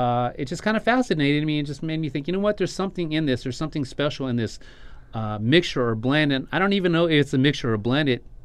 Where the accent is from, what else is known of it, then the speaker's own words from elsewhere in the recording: El Paso, Texas, United States; now in Los Angeles, United States; growing up in El Paso and growing up in the desert and also the open spaces here of Lubbock also too